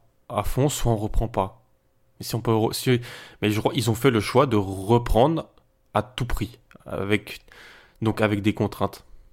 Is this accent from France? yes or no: yes; France; chez nous en France